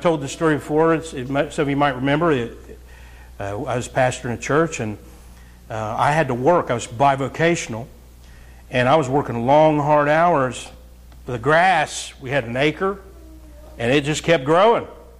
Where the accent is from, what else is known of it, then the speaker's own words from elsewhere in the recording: Ohio, United States; I'm from Southern Ohio. Drugs, it's just ravaging.